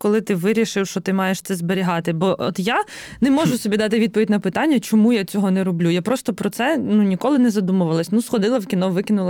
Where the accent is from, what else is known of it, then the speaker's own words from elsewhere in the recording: Kyiv Oblast, Ukraine; я родом з Київської області, і росіяни буквально проходили через селище, звідки я родом.